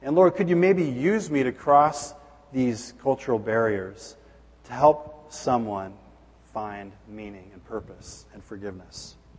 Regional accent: San Diego, California, United States; I was in San Diego, where my hometown is, and we had a little barbecue there.

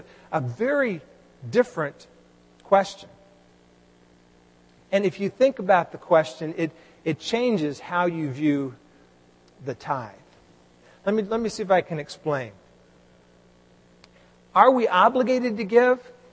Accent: Texas, United States; Growing up in Texas, We hardly tipped. This has probably changed. It's been a while since I lived back in Texas

